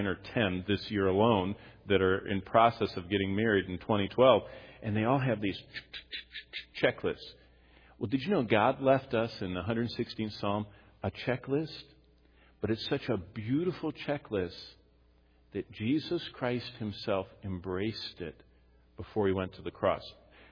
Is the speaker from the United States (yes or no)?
yes; East Lansing, Michigan, United States; I always remember that my pastor always said that at Lake Lansing Baptist Church growing up in East Lansing, Michigan.